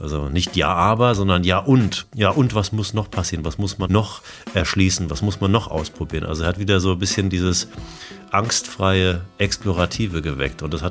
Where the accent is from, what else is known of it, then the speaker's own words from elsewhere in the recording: Rhineland-Palatinate, Germany; hört sich fast an, als käme aus dem Westerwald, weil wir sind auch alle in der Natur verbunden, da wo ich herkomme.